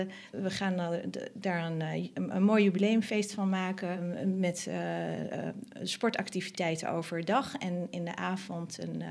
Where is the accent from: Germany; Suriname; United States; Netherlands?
Netherlands; Hoogeveen, Drenthe; ik ben geboren en getogen in Hoogeveen. Weliswaar in het jaar 1972.